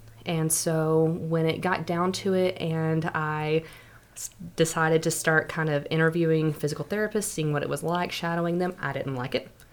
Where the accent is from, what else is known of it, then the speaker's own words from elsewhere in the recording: Sweetwater, Texas, United States; Okay. So I grew up in Sweetwater, Texas. I came to South Plains College, my first year of college.